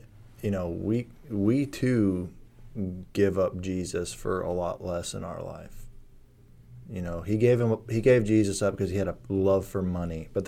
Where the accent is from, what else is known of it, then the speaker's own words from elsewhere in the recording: Houston, Texas, United States; also born or lived in Germany; I was born in Germany, and my mom just moved to the States. Eventually, she met my stepfather, who just happened to want to move to Texas. Just want to move there. So we moved there and moved to Houston.